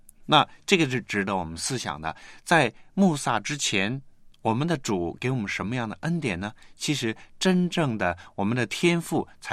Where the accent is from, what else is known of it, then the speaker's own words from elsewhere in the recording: China; 对，我发现我们中国人呢都是这样的